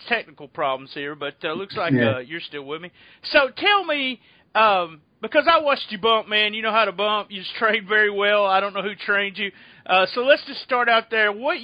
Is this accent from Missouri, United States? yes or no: yes; Missouri, United States; Yeah, I'll be 51 years old. I grew up on Memphis Wrestling. I grew up in a little town in Missouri where that was, you know, what we did every Saturday.